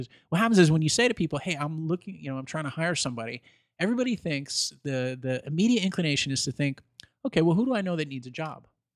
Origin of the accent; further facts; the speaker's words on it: Syracuse, New York, United States; But if I went back to my hometown in Syracuse, New York, you can't go to a mall or a restaurant or anything without seeing somebody you know.